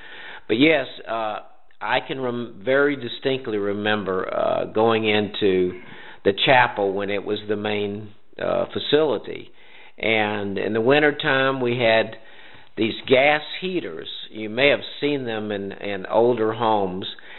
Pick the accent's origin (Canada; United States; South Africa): United States; Roswell, Georgia; also born or lived in Louisville; I came as a baby. I was born in Louisville when Dad was in seminary. And his church, he got an opportunity, was asked to come to Roswell First Baptist. So we moved to 864 Mimosa Boulevard